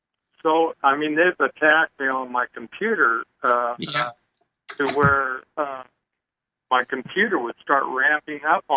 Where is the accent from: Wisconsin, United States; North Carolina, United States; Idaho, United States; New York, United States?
Idaho, United States; now in Arizona, United States; I'm from Idaho, and moved down on Convergence down in Arizona here.